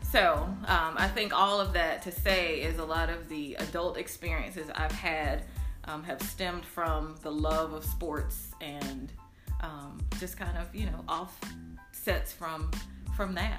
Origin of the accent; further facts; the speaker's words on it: Alabama, United States; Again, growing up in Alabama, there's, you know, we don't have our pro teams.